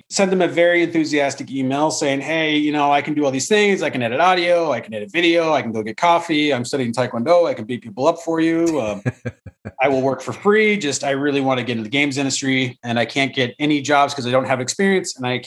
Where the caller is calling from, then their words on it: Altadena, California, United States; I am in Altadena, California, at the far north end of LA County.